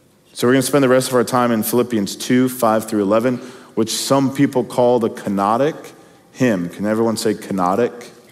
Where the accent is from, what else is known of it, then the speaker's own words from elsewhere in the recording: Kentucky, United States; I'm from Kentucky, so Eastern Kentucky is pretty much like District 12 from the Hunger Games.